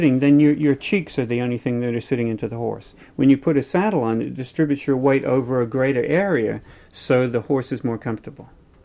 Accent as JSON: {"language": "English", "region": "England", "country": "United Kingdom", "tie": "born or raised there", "also_born_or_lived": "Dublin, Ireland", "said": "I was born in Dublin, Ireland, in 1945. I actually grew up mostly in England and went to school in England, so I'm more, even though I have an Irish passport, I grew up in England. I'm more English than Irish."}